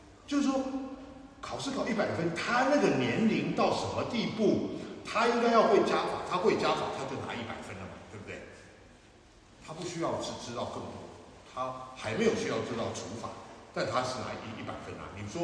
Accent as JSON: {"language": "Chinese", "country": "China", "said": "这个善事不是我们中国人所谓的什么造桥铺路啦"}